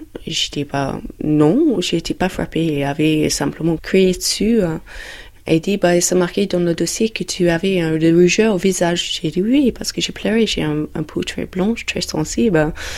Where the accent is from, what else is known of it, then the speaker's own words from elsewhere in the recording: England, United Kingdom; French is a second language; now in France; je suis anglaise, je suis 30 ans, j'habite en France, en Loire-Atlantique.